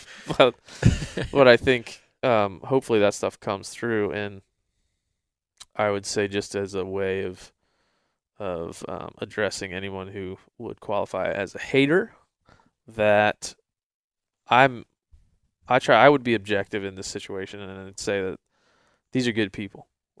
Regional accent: East Coast, United States; I mean, I'm from the East Coast. I hunted as a kid.

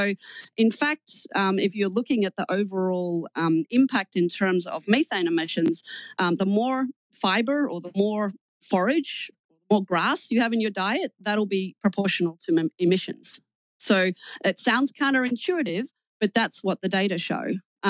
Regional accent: Australia; I was raised in Australia, and so I only ever knew that cows ate grass.

